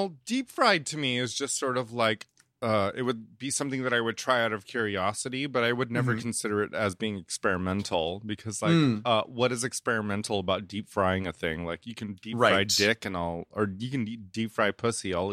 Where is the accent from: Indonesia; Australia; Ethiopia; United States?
Indonesia; I'm from Indonesia. We eat weird stuff. We eat gizzards and lizards